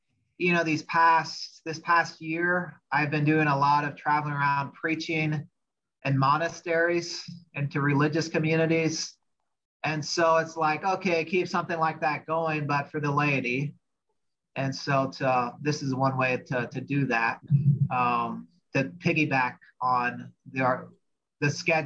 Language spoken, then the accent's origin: English; Anna, Ohio, United States; so I grew up in Ohio, Anna, Ohio, 2 hours north of Cincinnati, 2 hours south of Toledo on Interstate 75.